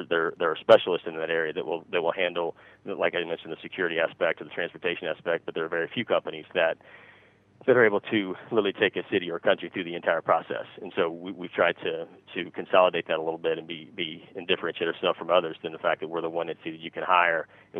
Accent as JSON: {"language": "English", "region": "Indiana", "country": "United States", "tie": "born or raised there", "said": "I mean, you know, growing up in Indiana, I mean, I was obviously followed Notre Dame football"}